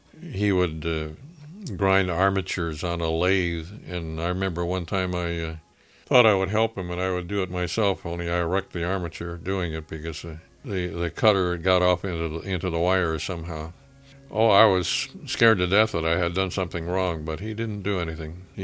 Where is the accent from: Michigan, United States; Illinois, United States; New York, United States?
Illinois, United States; Chicago; born there; I was born in Chicago, near Lincoln and Palina, 1925, October 21st.